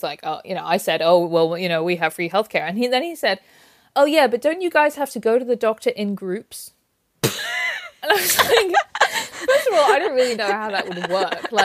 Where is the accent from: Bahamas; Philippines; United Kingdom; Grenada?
United Kingdom; hello, I'm British.